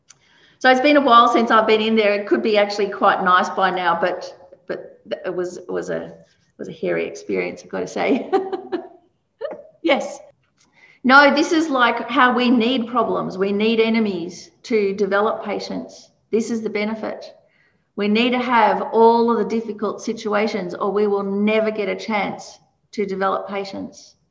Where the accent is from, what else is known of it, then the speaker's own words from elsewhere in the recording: Melbourne, Victoria, Australia; now in Brisbane, Australia; So when I first moved to Brisbane from Melbourne, I grew up in Melbourne, cold, cold, cold. Moved to Brisbane my first summer.